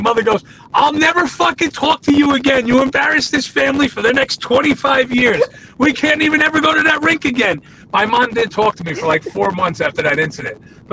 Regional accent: New Jersey, United States; So that's how, growing up in New Jersey, when you see guys coming out of New Jersey, these guys paid their dues.

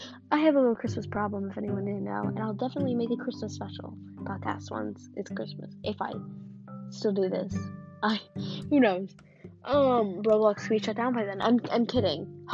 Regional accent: Australia; I'm not even American. I'm Australian.

